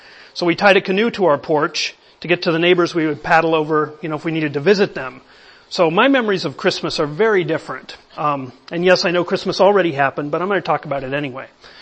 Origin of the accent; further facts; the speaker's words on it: Bolivia; I'm a missionary kid. I grew up in South America, in the rainforest, in the jungle of Bolivia.